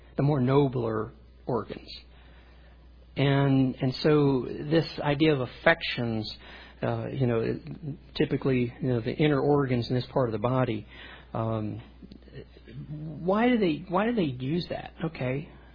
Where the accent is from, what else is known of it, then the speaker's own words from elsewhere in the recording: Louisiana, United States; Now, you know I'm Cajun, right?